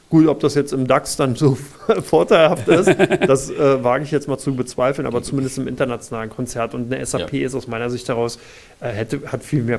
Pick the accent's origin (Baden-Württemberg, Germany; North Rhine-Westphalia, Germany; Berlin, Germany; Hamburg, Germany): Berlin, Germany; ich bin ein Berliner